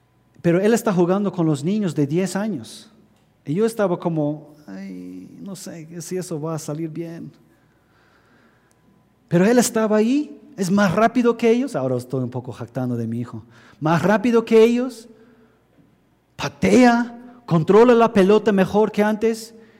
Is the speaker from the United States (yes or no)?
yes; Philadelphia, Pennsylvania, United States; born there; es del equipo de Filadelfia donde yo nací